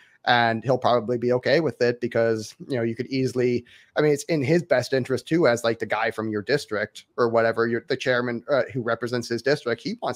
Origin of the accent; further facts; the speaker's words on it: Florida, United States; now in Texas, United States; I was born and raised in Florida. And so I'm a recent Texas transplant, but Florida man who now lives in Texas.